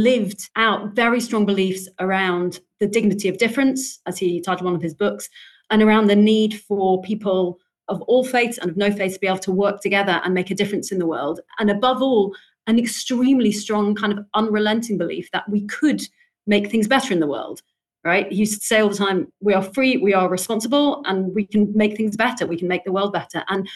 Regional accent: London, United Kingdom; I grew up in London. I've lived here most of my life. I think it's an amazing place to be Jewish.

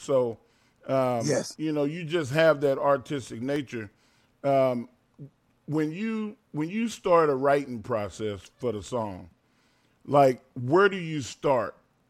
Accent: Silsbee, Texas, United States; Like, bro, you know I'm from Silsby, Texas. I love country.

